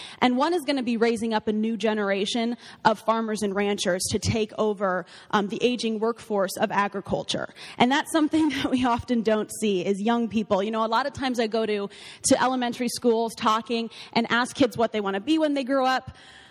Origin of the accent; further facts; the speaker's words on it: Gering, Nebraska, United States; I grew up in Gearing, Nebraska, just a couple hours from here.